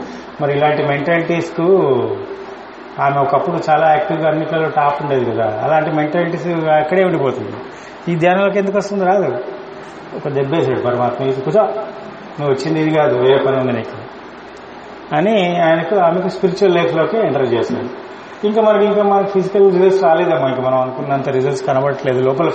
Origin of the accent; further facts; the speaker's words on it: Warangal, Telangana, India; now in Hyderabad, India; So మొత్తం నా study అంతా అక్కడే జరిగింది, వరంగల్లోనే పెరిగాను. హైదరాబాద్లో 2000 నుంచి ప్రాక్టీస్ చేశాను ఆడిటర్.